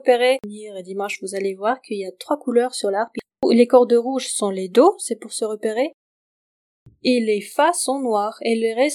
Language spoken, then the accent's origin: French; Saint Petersburg, Russia; French is a second language; moved away as an adult; now in Briançon, France; je suis harpiste professionnelle, concertiste. Depuis 10 ans, je suis en France. Je viens de Saint-Pétersbourg, de Russie. Et je suis très heureuse d'être à Briançon depuis